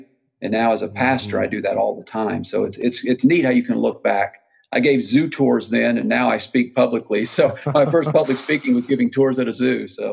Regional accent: the Ozarks, United States; I was born and raised in the Ozarks

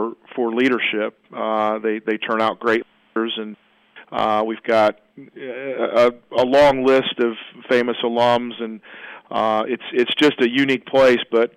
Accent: Indiana, United States; I grew up in Indiana my entire life

